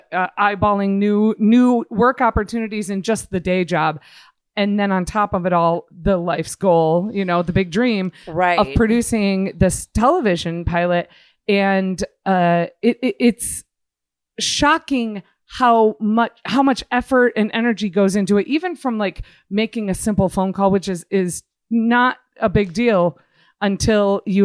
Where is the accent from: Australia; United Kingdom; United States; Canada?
United States; Midwest; I'm from the Midwest.